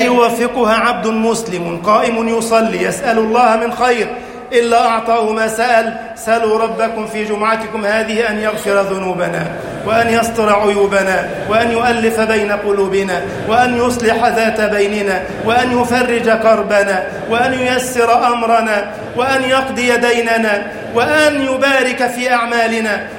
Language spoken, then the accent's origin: Arabic; Egypt; اللهم اجعل بلدنا مصر أمنا أمانا، سخاء رخاء